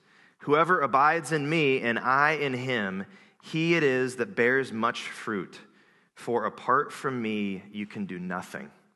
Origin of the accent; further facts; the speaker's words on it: Iowa, United States; I'm from Iowa, so it's not as big of a deal